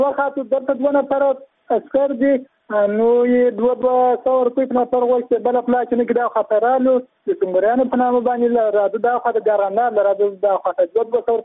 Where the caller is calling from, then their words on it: Helmand, Afghanistan; هلمند ولایت څخه دا پیغام ته تقریر دم چې موږ دې په هلمند ولایت کې یم